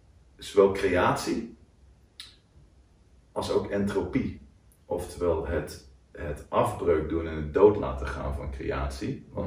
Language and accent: Dutch; 's-Hertogenbosch, North Brabant, Netherlands; bijvoorbeeld Den Bosch waar ik vandaan kwam